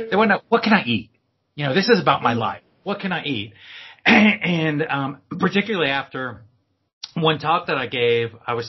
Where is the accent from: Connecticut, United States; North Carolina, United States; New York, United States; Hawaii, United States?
New York, United States; born there; Well, I'm a native New Yorker, so I was born in the South Bronx, me and … hanging in the South Bronx back in the day.